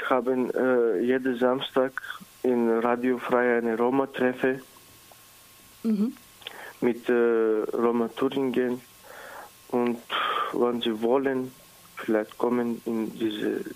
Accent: North Macedonia; German is a second language; now in Germany; Ja, ich komme aus Mazedonien. Ich bin hier mit meiner Frau, mit drei Kindern und meinen Eltern und meine kleine Nichte. Ich bin 2 Jahre in Deutschland

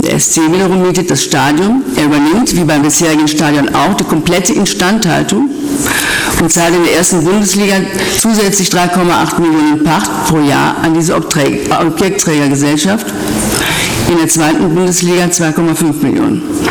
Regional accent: Aachen, North Rhine-Westphalia, Germany; Die Misere von Alemannia Aachen, also ich komme ja aus der Gegend und höre da immer viel

